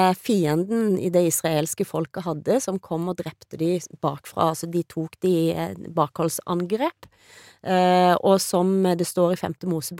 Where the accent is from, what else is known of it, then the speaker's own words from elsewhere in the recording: Western Norway, Norway; Jeg er jo vestlending